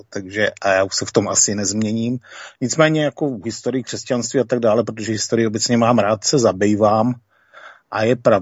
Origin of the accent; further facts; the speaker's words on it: Moravia, Czechia; Byť jsem tady z Moravy, takže tady je relativní množství věřících.